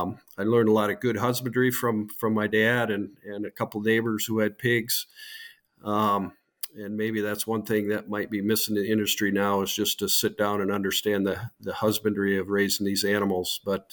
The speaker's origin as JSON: {"language": "English", "region": "Michigan", "country": "United States", "tie": "born or raised there", "said": "So I born and raised in West Michigan, right along Lake Michigan. There's a lot of orchards around. Grew up on a livestock and fruit farm."}